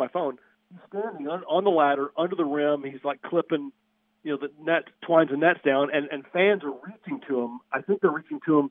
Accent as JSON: {"language": "English", "region": "Mississippi", "country": "United States", "also_born_or_lived": "Georgia", "said": "and I'm from Mississippi and Georgia, and I've lost a lot of my accents."}